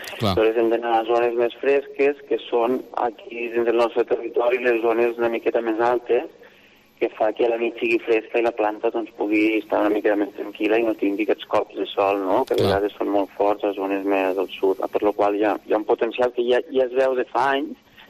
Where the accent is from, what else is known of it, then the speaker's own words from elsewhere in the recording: Organyà, Catalonia, Spain; also born or lived in Barcelona / Germany; Jo soc d'Organyà, originari, amb el qual també jo he viscut al Pirineu des que era petit, que aleshores vaig marxar, vaig estudiar a Barcelona, vaig estudiar Química, després vaig marxar a Alemanya i al tornar pues, vaig estudiar Enologia a Tarragona.